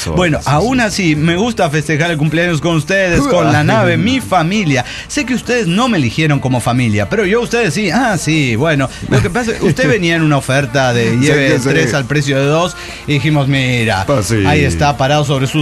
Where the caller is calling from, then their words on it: Toluca, State of Mexico, Mexico; de Toluca, México.